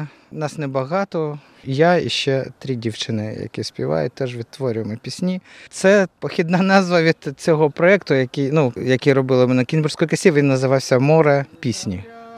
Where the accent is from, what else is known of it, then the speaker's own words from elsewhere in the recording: Mykolaiv, Mykolaiv Oblast, Ukraine; also born or lived in Kyiv; now in Warsaw, Poland; Я сам родом з Миколаєва, це Південна Україна. Але вчився і більшу частину свого життя я провів в Києві. І з фольклором, і з традиційним співом я познайомився вже в Києві. Десь 91-го року, мабуть. Я в Варшаві живу